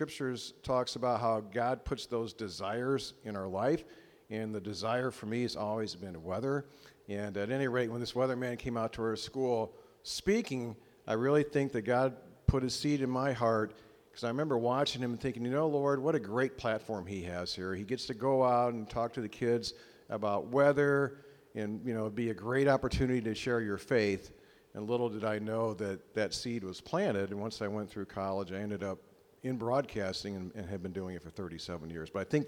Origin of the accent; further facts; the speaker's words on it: Chicago, Illinois, United States; I grew up in the Chicagoland area.